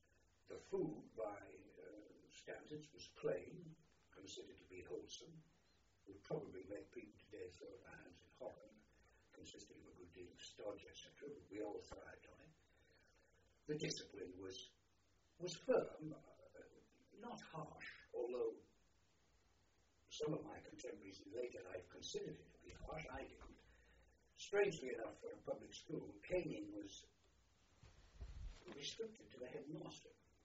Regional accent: Sunderland, North East England, United Kingdom; also born or lived in Newcastle; 22nd of November, 1921. I was born in hospital in Newcastle. But we were resident in Sunderland.

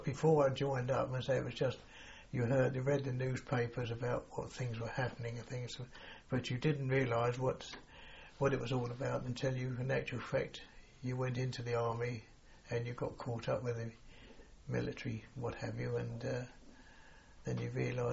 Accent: Tottenham, London, United Kingdom; born there; I was born in Tottenham at Spondon Road, Tottenham.

